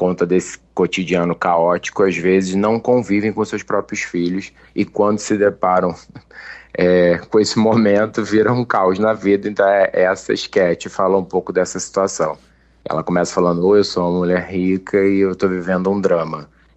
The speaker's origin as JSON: {"language": "Portuguese", "region": "Rio de Janeiro", "country": "Brazil", "said": "Vila Isabel, que é de onde eu vim, né? Eu sou do Morro dos Macacos, ali da região, então a Vila Isabel fica ali bem próximo."}